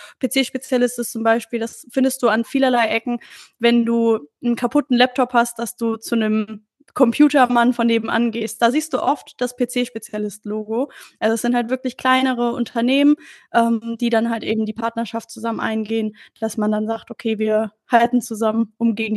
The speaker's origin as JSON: {"language": "German", "town": "Bad Sassendorf", "region": "North Rhine-Westphalia", "country": "Germany", "said": "Ich komme ursprünglich aus Soest. Ich weiß nicht, also eigentlich ist es Bad Sassendorf, aber das kennt wahrscheinlich kaum einer."}